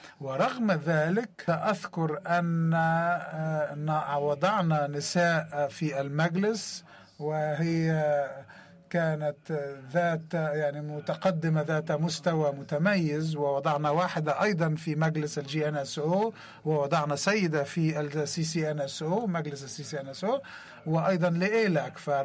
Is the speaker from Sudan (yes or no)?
yes; Sudan; من السودان، وأول مرة أكون زميلة